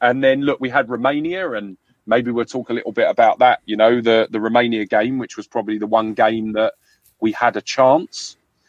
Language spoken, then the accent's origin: English; London, United Kingdom; accent: London; I grew up in London. I don't know how good you are with English accents, Andreas, but mine is a London accent. So I grew up in London.